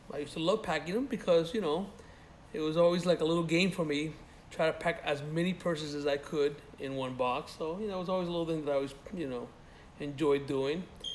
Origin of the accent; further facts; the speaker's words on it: Miami, Florida, United States; also born or lived in Cuba; Well, I grew up in Miami, Florida. I came from Cuba, me and my family, when I was three years old.